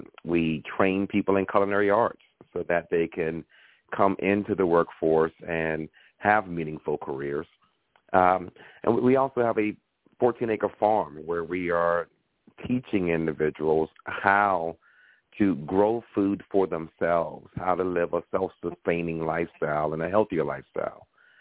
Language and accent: English; Ridgeville, South Carolina, United States; I am from the Lowcountry out in South Carolina, out in the country, Ridgeville, Charleston, South Carolina.